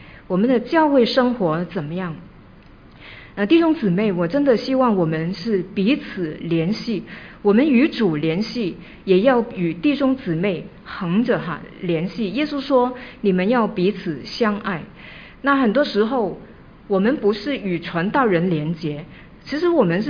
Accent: China; 我们中国人也说哈，爱你会打你哈

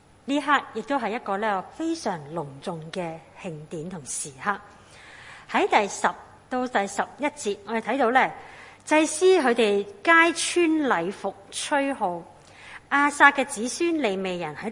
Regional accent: Hong Kong

